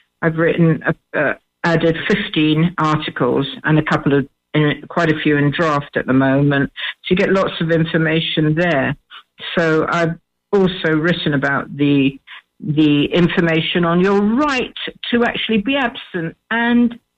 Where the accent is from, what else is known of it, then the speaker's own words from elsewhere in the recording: Ireland; I wish to keep it because I'm Irish, but I'm also UK.